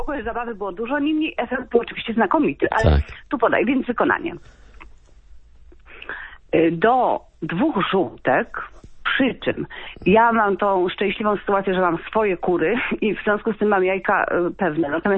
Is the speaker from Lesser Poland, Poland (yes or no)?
no; Świętokrzyskie Voivodeship, Poland; ja powiem, że jestem z Kieleckiego, więc tylko kielecką.